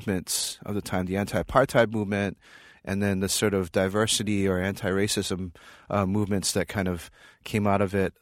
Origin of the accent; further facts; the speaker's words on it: Hawaii, United States; When I grew up in Hawaii, you know, I had friends who are Haole, who are white.